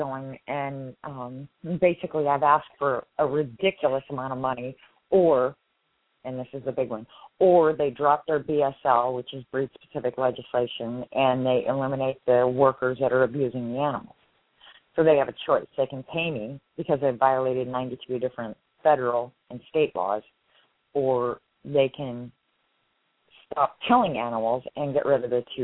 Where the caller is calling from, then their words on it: Lynnwood, Washington, United States; and I'm from, well, north of Seattle in Linwood.